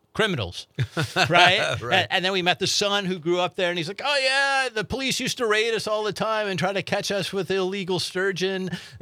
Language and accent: English; Iowa, United States; now in Oshkosh, United States; So, I'm actually from Iowa, so I moved up north when I, 25 years ago, and I came to Oshkosh